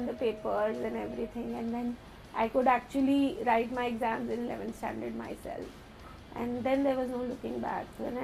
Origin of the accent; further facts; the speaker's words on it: Delhi, India; Born and brought up in Delhi. My family is all based out of Delhi. I did my schooling in Delhi and after that I did my graduation from Delhi University Gargi College.